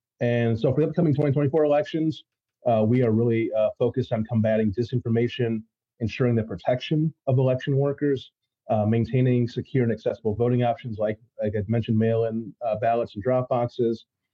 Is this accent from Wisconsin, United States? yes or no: yes; Waukesha, Wisconsin, United States; I'm also from Waukesha.